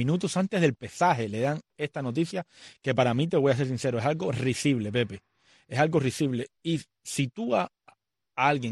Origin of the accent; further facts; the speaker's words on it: Cuba; yo soy un cubano más.